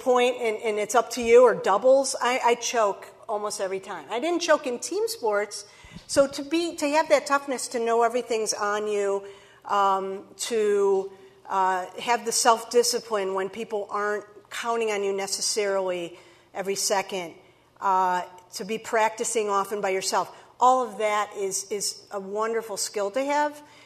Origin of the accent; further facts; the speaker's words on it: Chicago, Illinois, United States; I grew up in Chicago. I thought I would die at my desk at the Tribune.